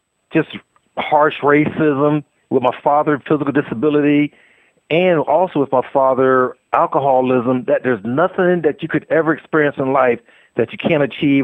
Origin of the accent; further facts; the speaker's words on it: Portsmouth, Virginia, United States; I grew up in Cavalier Manor in Portsmouth, sir.